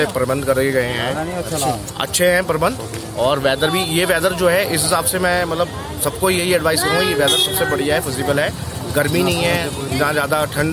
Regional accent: Delhi, India; मैं दिल्ली से आया हूँ

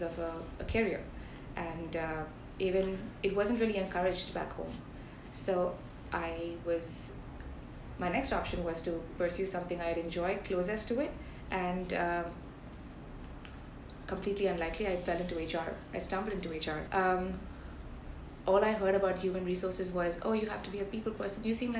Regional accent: Chennai, Tamil Nadu, India; Well, I grew up in Chennai. All of my education was here.

